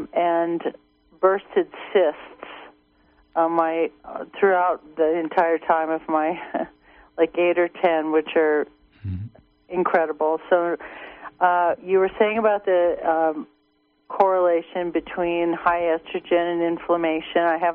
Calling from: Blue Lake, California, United States; Hello, I'm from Blue Lake.

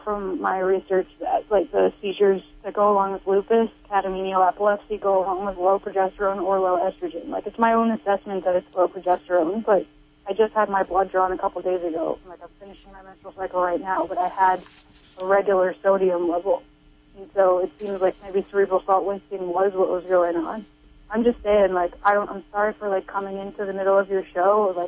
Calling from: Phillipsville, California, United States; Phillipsville.

